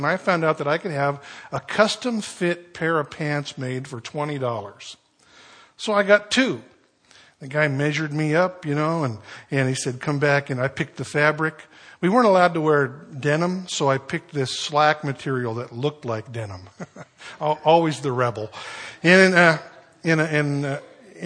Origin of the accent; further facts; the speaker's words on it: Pacific Northwest, United States; You know, we're from the Northwest. We grew up, we have webbed feet, and you call this rain.